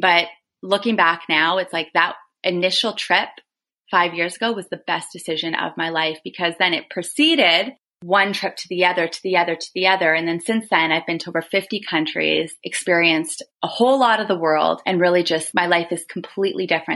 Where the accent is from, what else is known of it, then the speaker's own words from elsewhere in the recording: Thunder Bay, Ontario, Canada; I was from Thunder Bay, a small little Canadian town on the shores of Lake Superior.